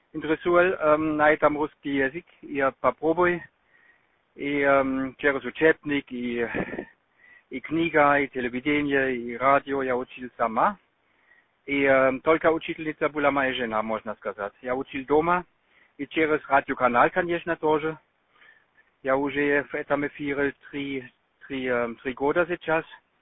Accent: Germany; Russian is a second language; Но, вы знаете, моя жена из России, я немец.

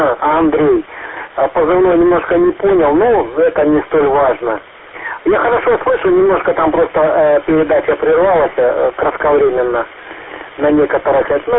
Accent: Norilsk, Krasnoyarsk Krai, Russia; moved away; Я сам родом с Норильска, вот, родился там в Норильске. Вот, много времени прожил, потом переехали сюда. Вот, соответственно, как бы, ну, это было давно

